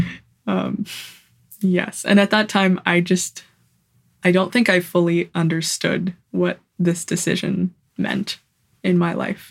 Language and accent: English; Vancouver, British Columbia, Canada; I grew up in Vancouver.